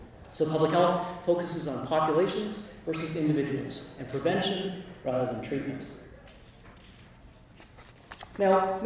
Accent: Canada; I am a Canadian physician and medical officer of health, and I work in the smallest of Canada's 10 provinces

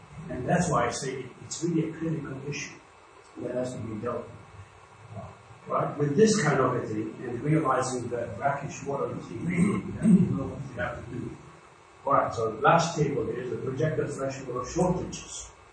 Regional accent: Jerusalem, Palestine; And I'm actually a Palestinian. I was raised in Jerusalem, of course, 11 years, and it was Palestine. So I usually, if I don't make my Israeli friends angry, I say I'm a Palestinian. And I speak the language

